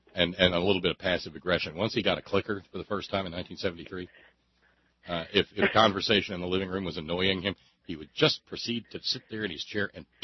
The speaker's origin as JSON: {"language": "English", "region": "Alabama", "country": "United States", "said": "It didn't have the panache that it had for a kid from Northwest Alabama in a town that declared martial law if 3 flakes of snow fell."}